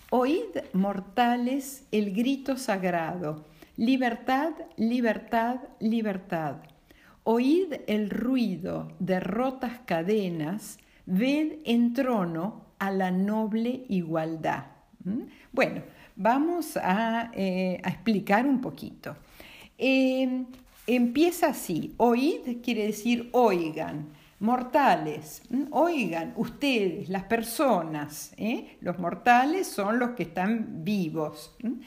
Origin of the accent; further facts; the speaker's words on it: Argentina; Así que nuestro himno nos identifica como argentinos.